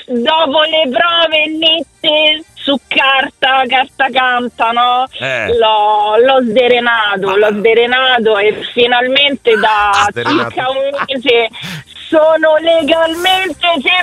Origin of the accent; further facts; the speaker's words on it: Rome, Lazio, Italy; L'ho chiamato, come si dice a Roma, quindi da Romana Doc vi dico